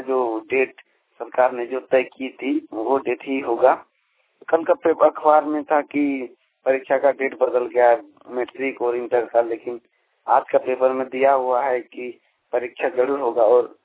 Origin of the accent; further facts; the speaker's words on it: Lahthi, Jharkhand, India; मैं ग्राम पोस्ट लहठी का रहने वाला हूँ, जिला गोड्डा झारखंड से।